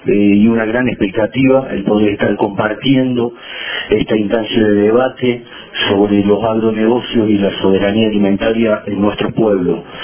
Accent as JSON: {"language": "Spanish", "region": "Catamarca", "country": "Argentina", "said": "En mi caso yo soy del norte de Argentina, en una provincia que se llama Catamarca, que queda bastante cerquita ya del límite con nuestro hermano país de Bolivia."}